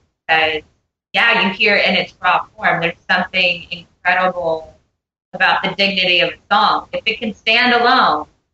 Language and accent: English; Pennsylvania, United States; now in Nashville, United States; I think too, for me, I live in Nashville, and I grew up in Pennsylvania